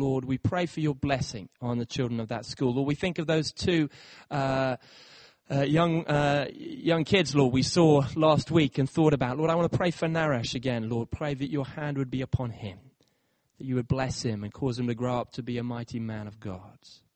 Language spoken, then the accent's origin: English; Kenya; it was a great joy to be able to go when I was growing up in Kenya back to Lewes to visit him there.